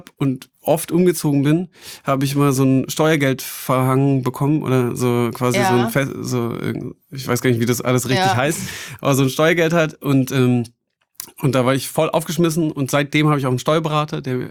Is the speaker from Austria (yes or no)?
yes; Austria; Ich bin Österreicher übrigens.